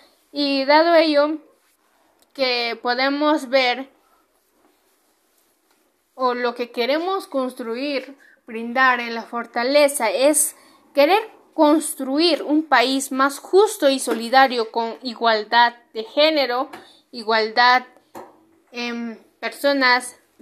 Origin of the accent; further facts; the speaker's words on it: Peru; poder respetarnos mutuamente como ciudadanos peruanos que somos